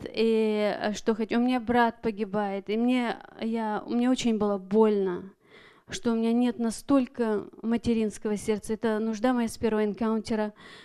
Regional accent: Tacoma, Washington, United States; я из Такомы.

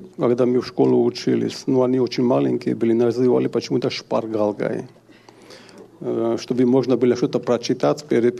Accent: Georgia; Russian is a second language; вы знаете, что я из Грузии, у меня грамматика русская нету, я знаю разговорный русский язык

